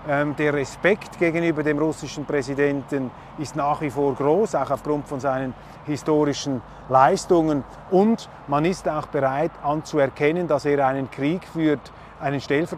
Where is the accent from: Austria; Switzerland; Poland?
Switzerland; wie wenig Kritik einem da entgegenschlägt, auch als Schweizer